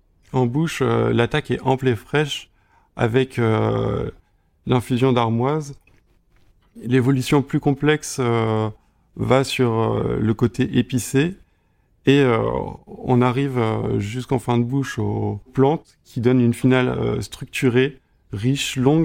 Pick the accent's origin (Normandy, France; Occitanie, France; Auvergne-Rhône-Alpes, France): Normandy, France; Rouen; Je suis normand, je viens de Rouen, où j'ai passé la plupart de ma vie. Je suis descendu dans le sud il y a 2 ans pour effectuer mes études d'œnologie et obtenir mon diplôme national d'œnologue.